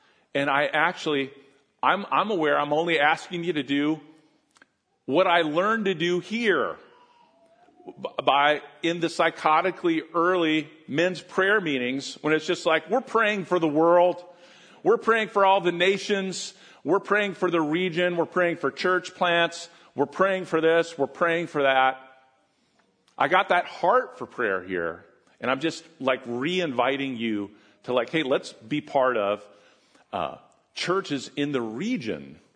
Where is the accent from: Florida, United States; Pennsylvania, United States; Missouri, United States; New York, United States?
Pennsylvania, United States; also born or lived in Ohio; I happen to be a Pennsylvania guy, born and raised in Pennsylvania my whole life. And I've always lived by, you know, used to live by Ohio. Now I live really close to New Jersey.